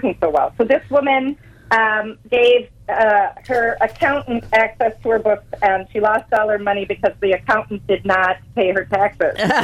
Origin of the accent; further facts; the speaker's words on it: East Coast, United States; because I'm actually from the East Coast originally